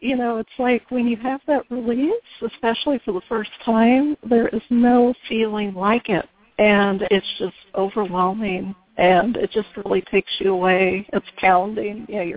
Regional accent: Indiana, United States; I was raised in Indiana, you know, and so I actually didn't have a lot of those experiences until like 18, you know, in college

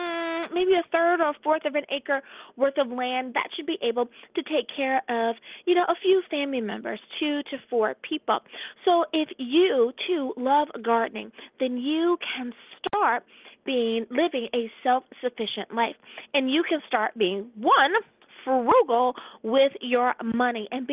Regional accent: the South, United States; I grew up in the South, and that was just the way things were.

